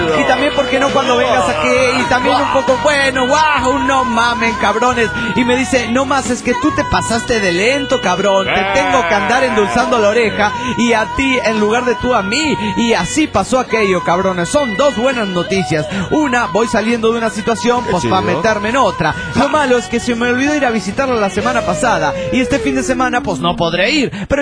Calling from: Seattle, Washington, United States; de Seattle.

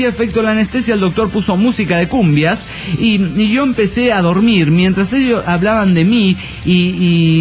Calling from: Chetumal, Quintana Roo, Mexico; de Chetumal, Quintana Roo.

